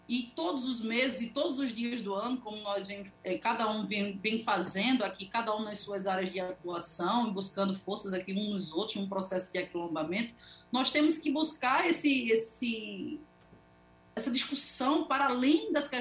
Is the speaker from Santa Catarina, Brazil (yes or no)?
no; Pernambuco, Brazil; Eu sou pernambucana, conheço essa realidade